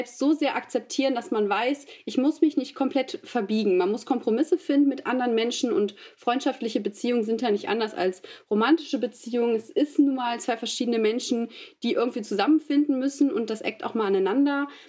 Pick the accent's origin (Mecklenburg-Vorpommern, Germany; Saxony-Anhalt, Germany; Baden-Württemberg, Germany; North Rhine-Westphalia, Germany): North Rhine-Westphalia, Germany; Mönchengladbach; ich komme zwar aus Mönchengladbach, ich bin hier geboren und wohne hier